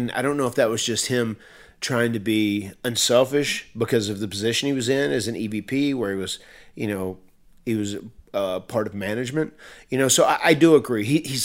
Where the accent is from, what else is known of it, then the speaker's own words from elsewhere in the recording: North Carolina, United States; I'm from North Carolina and I'm an old country boy.